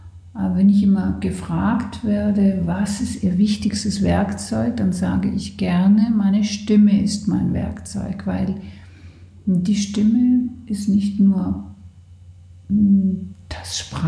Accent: Southern Germany, Germany; an wunderbare, klare Nächte im Süden Deutschlands, wo ich herkomme.

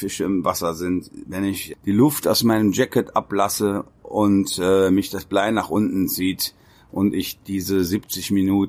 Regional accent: Rhineland, Germany; ich bin ja ein Rheinländer

